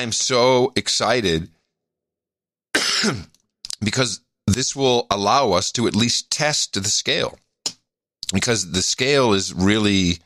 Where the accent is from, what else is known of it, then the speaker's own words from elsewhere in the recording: Amsterdam, North Holland, Netherlands; No, I grew up in Amsterdam, man.